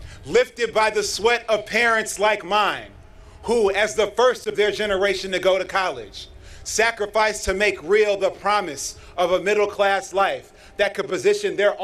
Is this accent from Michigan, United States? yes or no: yes; Detroit, Michigan, United States; From Flint to my hometown of Detroit, from Dexter to Delta County, let us choose to lock arms and walk forward together